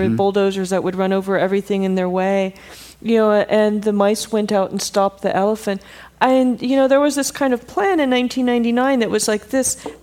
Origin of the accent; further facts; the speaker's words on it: California, United States; There were basically almost no coyotes when I was growing up in Marin.